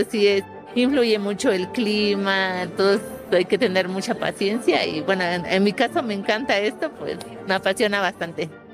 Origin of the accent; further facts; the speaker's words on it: Santa Ana Zegache, Oaxaca, Mexico; todos somos originarios de Santa Ana Segache